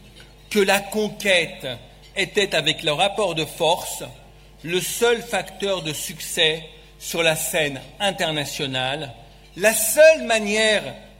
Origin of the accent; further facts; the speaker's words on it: France; en tant que Français, que nous dénonçons ce soir